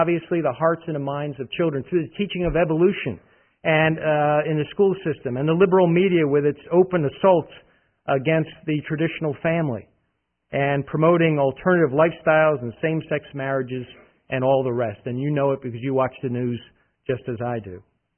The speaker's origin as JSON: {"language": "English", "region": "New Jersey", "country": "United States", "said": "I'm from New Jersey, and there's a vacation place in New Jersey called Cape May."}